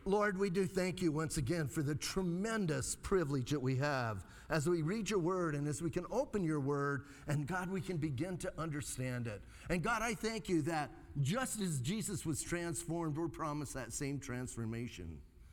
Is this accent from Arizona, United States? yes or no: yes; Bisbee, Arizona, United States; I know like five people because I'm from Bisbee.